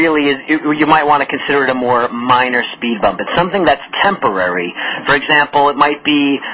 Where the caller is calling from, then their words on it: Boston, Massachusetts, United States; If you're in, like, for example, I said I was dialing in from Boston today, it might be snowstorms that prevent you from getting in the office.